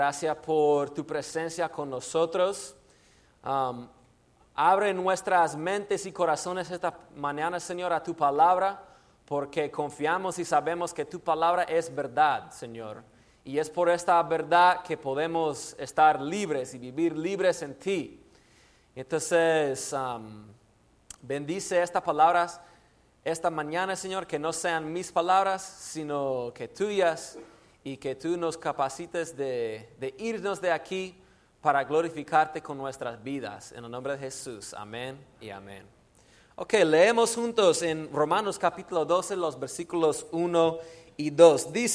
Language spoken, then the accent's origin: Spanish; Florida, United States; Spanish is a second language; also born or lived in Houston, Texas; Soy originario de Texas. Me nací en Houston, Texas, pero mi familia y yo nos mudamos a la Florida cuando tenía apenas 5 o 6 años. Y allá en Florida me crié